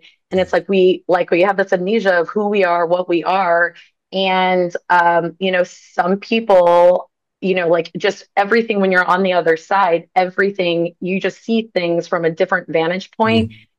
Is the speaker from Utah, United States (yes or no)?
no; St. Louis, Missouri, United States; I was 15. I grew up in St. Louis, Missouri.